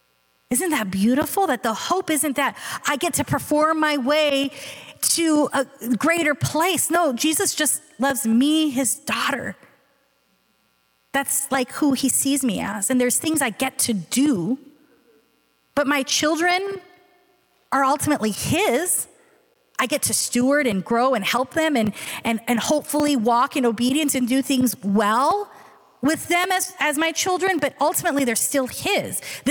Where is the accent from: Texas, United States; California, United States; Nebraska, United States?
California, United States; And I was from California and I'm like, what's a Wisconsin?